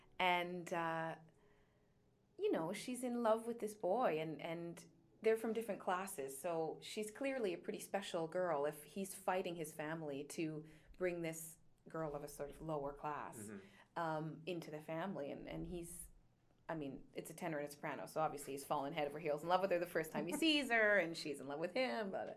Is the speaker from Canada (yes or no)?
yes; Canada; maybe it's a bit about being Canadian and, you know, not having too big of an ego